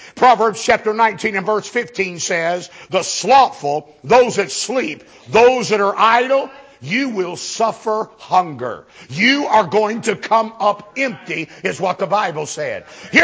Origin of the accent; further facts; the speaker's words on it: Mississippi, United States; I'm from Mississippi, man. I tell you, we all married cousins in Mississippi.